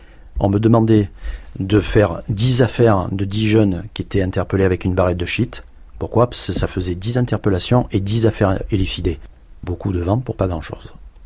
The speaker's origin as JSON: {"language": "French", "town": "Marseille", "region": "Provence-Alpes-Côte d'Azur", "country": "France", "said": "moi, je venais de Marseille."}